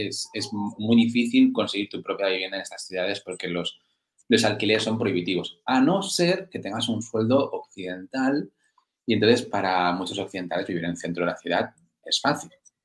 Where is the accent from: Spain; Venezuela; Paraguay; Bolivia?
Spain; yo soy de España, pero hay muchos sitios de España que no conozco. Conozco más de fuera que de aquí.